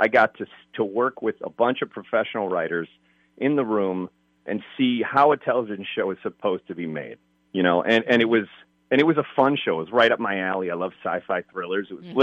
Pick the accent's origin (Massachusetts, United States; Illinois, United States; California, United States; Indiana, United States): Illinois, United States; Chicago; I'm a diehard Cubs fan. I'm from Chicago.